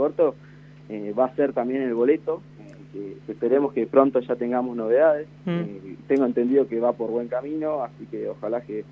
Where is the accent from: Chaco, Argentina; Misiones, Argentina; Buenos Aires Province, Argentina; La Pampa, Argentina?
La Pampa, Argentina; Santa Isabel; Mira, de Santa Isabel, el último dato que tengo, porque yo tampoco viajo mucho a mi pueblo